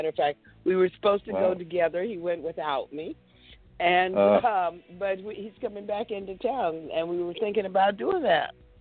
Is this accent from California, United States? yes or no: yes; Los Angeles, California, United States; born there; I've never been a skier. I was born in Los Angeles. I have an aversion to snow.